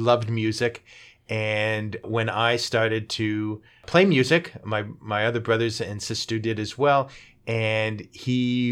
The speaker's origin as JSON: {"language": "English", "town": "North York", "region": "Ontario", "country": "Canada", "tie": "born or raised there", "said": "I grew up in North York."}